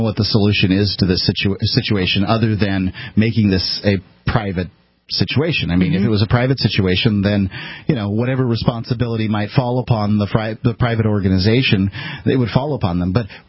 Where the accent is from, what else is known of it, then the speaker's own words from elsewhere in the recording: Florida, United States; I'm from the Gulf Coast to Florida